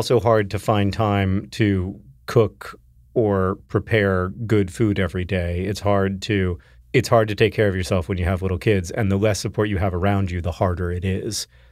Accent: the South, United States; we were both talking about growing up in the South

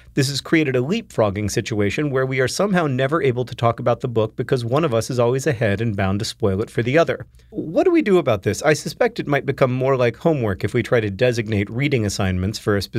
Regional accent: the South, United States; we were both talking about growing up in the South

